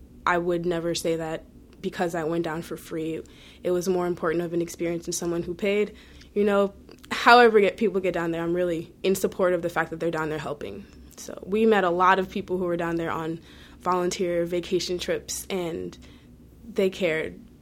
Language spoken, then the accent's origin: English; the North, United States; Even though I'm from the North, I'd never been to the South before my trip to Katrina.